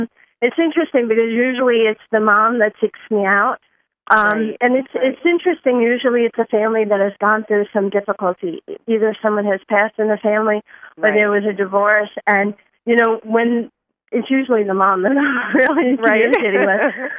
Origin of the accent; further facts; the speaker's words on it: New York, United States; accent: New York; so here I am from New York, and I'm, I guess, a typical New Yorker. I talk with my hands. I have gestures. I have an accent.